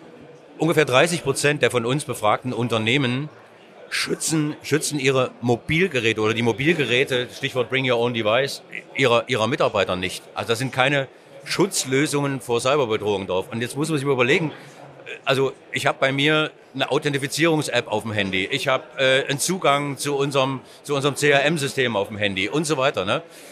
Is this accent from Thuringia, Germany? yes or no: yes; Erfurt, Thuringia, Germany; Ich komme aus Erfurt